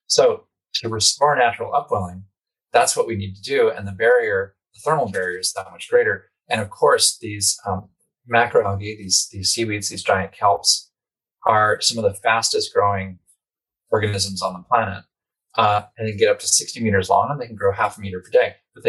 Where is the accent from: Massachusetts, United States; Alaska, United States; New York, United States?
Massachusetts, United States; Woods Hole; In my hometown of Woods Hole, Massachusetts, the average temperature has increased more than 2 degrees Celsius